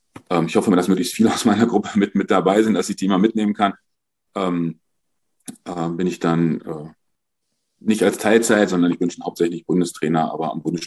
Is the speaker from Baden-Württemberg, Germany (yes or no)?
no; North Rhine-Westphalia, Germany; aus meiner alten Heimat, aus Nordrhein-Westfalen